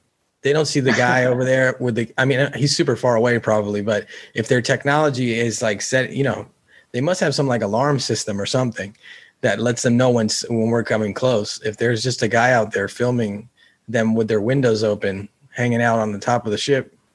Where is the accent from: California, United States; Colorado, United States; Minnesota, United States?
California, United States; Oh god, you know, I'm from California, guys.